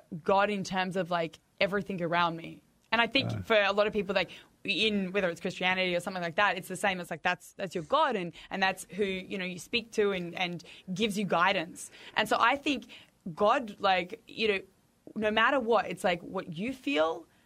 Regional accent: Australia; I'm from Australia.

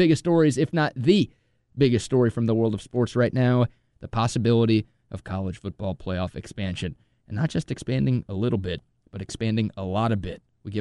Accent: Dallas, Texas, United States; But when I grew up in Dallas, yeah, they were in the rotation.

